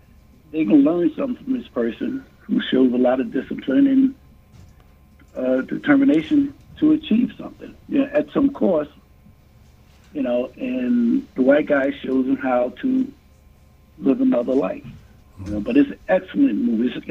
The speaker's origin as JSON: {"language": "English", "region": "New Jersey", "country": "United States", "said": "from New Jersey, and I go to movies a lot."}